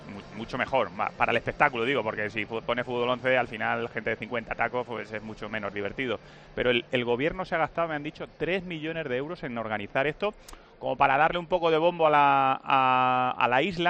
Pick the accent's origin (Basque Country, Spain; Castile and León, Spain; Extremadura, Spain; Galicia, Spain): Extremadura, Spain; Cilleros; Mi pueblo extremeño, Cilleros.